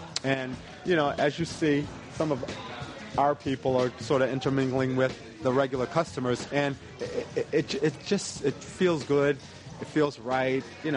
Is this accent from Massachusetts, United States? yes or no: yes; Boston, Massachusetts, United States; I am from Boston, Massachusetts.